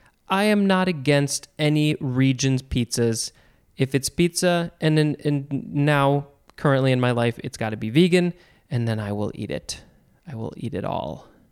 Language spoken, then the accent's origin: English; Chicago, Illinois, United States; I mean, I'm from the Chicago area. This is where I think, I don't know if it was invented, the deep dish pizza.